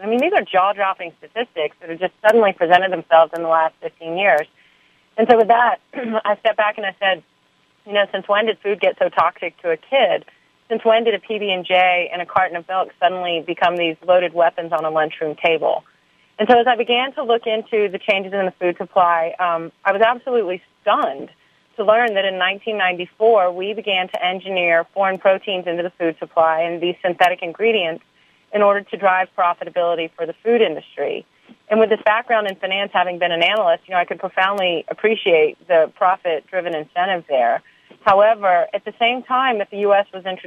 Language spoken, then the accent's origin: English; Houston, Texas, United States; I was raised in Houston, Texas, on capitalism in the Wall Street Journal